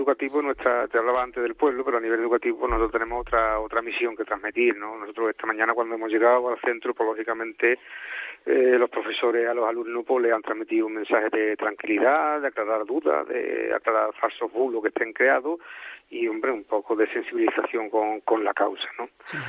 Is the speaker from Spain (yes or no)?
yes; El Campillo, Andalusia, Spain; el Campillo, yo soy de allí, yo soy del Campillo. Entonces el Campillo es un pueblo minero, un pueblo tranquilo, donde nunca parece que ocurre nada